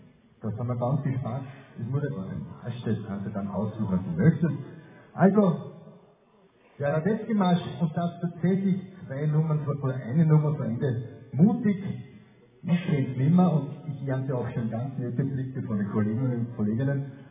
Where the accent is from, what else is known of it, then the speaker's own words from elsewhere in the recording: Cologne, North Rhine-Westphalia, Germany; Achso, ich komme aus Köln.